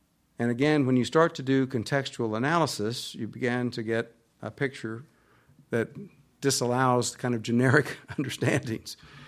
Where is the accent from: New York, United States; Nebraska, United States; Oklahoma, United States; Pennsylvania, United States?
Oklahoma, United States; I mean, I'm from Oklahoma. It wasn't a state till 1907.